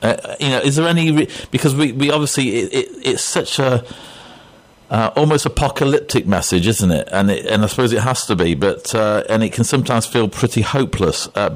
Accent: United Kingdom; being British people here

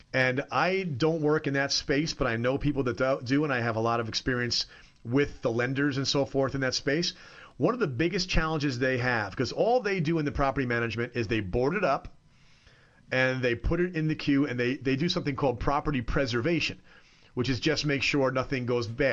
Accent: New York, United States; But I'm sitting there I'm a New Yorker who's in an Italian restaurant.

